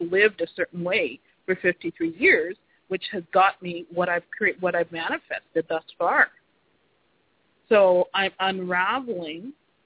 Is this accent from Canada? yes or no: no; Jamaica; I'm from Jamaica. My ancestors were slaves to British people, British landowners, okay?